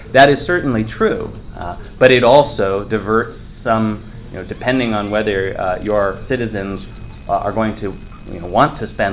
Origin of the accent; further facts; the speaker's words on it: United States; It is quite strange to me, as an American